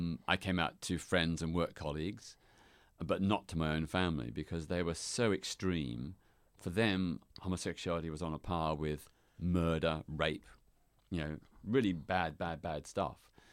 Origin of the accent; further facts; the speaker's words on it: Melbourne, Victoria, Australia; And at that stage in my hometown, Melbourne, Australia, there were no LGBT organizations.